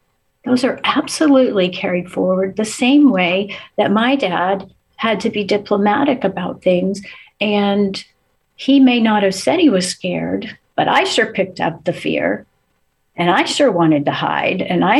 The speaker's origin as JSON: {"language": "English", "region": "the South", "country": "United States", "tie": "born or raised there", "said": "I grew up in the South and a nice Jewish girl from the South."}